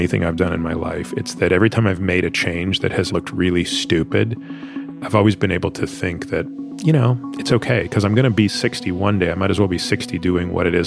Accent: Toronto, Ontario, Canada; I grew up in Toronto.

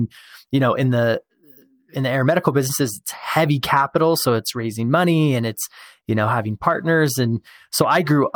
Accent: Show Low, Arizona, United States; I'm actually from Arizona, as well as you are.

